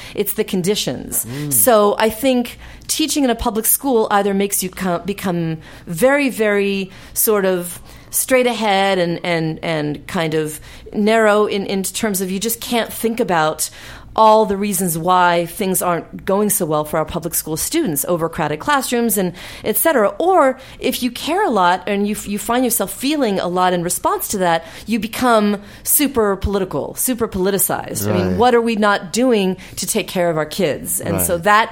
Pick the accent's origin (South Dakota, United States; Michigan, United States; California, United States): California, United States; And then I wanted to come back to California because this is my home state. I, you know, grew up here.